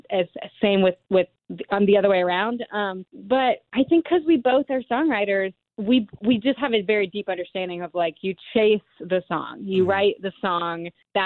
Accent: Alabama, United States; I think that that is such an important part of my identity as a Southerner.

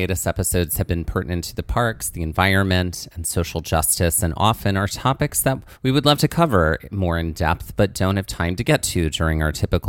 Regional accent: Mississippi, United States; Well, like, I grew up in the heat. I grew up in South

